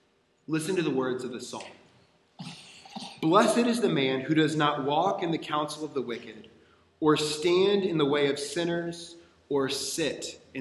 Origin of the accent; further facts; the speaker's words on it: Texas, United States; When I was young, growing up in Texas, just outside of Dallas, I had a friend.